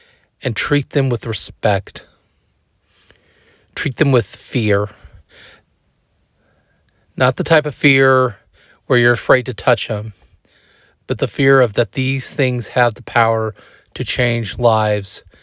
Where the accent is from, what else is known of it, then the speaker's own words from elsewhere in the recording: Kansas City, Missouri, United States; Those of you who know me know I am from Kansas City.